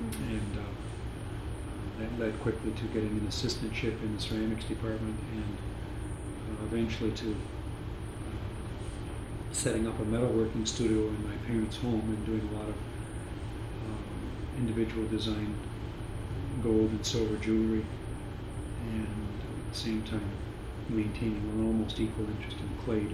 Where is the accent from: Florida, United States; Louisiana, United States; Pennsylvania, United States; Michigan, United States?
Michigan, United States; Detroit; also born or lived in Farmington; And I grew up in Northwest Detroit, was born there, stayed there until about 1957 when my parents moved to Farmington.